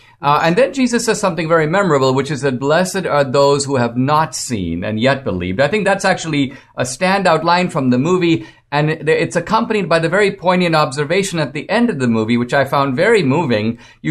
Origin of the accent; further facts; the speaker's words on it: India; I grew up in India with a variety of different religions, Islam, Hinduism, and so on, Judaism, of course.